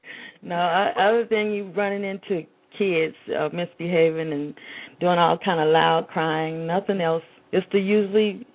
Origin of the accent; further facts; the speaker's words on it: Virginia, United States; also born or lived in Georgia; I'm from the southern states. I'm from Virginia, West Virginia, and I've lived 10 years in Georgia.